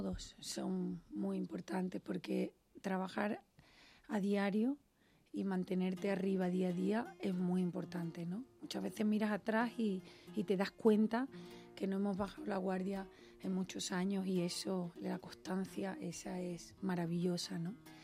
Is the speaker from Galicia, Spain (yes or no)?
no; Cádiz, Andalusia, Spain; Soy de Cádiz y entonces vivo pegada al mar.